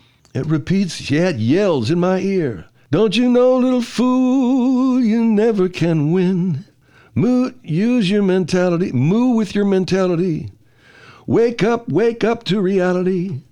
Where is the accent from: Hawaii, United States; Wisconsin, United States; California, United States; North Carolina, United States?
California, United States; I grew up in the San Gabriel Valley, and I wouldn't know the South fucking Bay.